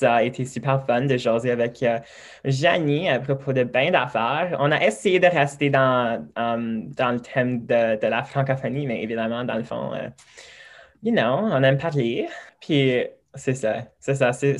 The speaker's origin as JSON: {"language": "French", "region": "Manitoba", "country": "Canada", "also_born_or_lived": "United States", "said": "I'm like, oh, je viens du Manitoba. They're like, mais comme, d'où viens-tu? I'm like, wow, bro, like, je viens, like, I mean, j'étais né aux États-Unis."}